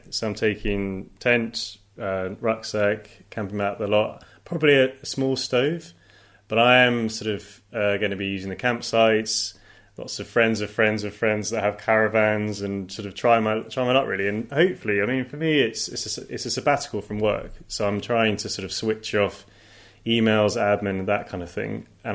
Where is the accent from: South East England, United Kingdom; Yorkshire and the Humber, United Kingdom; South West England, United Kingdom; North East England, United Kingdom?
South East England, United Kingdom; Petersfield; I grew up in the South Downs here in Petersfield, so I know I really value the great outdoors, always have, and probably been quite spoiled.